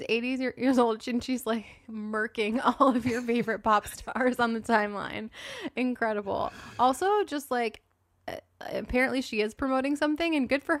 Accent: New York City, New York, United States; I grew up in New York City. I can tell a fucking gunshot from a firework.

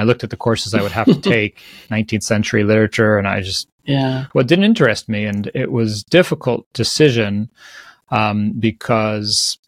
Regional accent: New Jersey, United States; Just very ordinary middle-class, global North American suffering. I grew up in New Jersey

